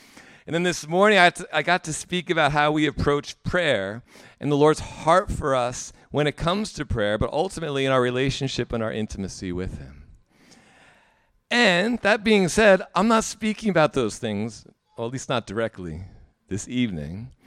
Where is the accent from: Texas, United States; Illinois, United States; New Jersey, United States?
New Jersey, United States; accent: New Jersey; now in South Africa; So if you don't recognize my accent, it's New Jerseyan. So I'm actually American.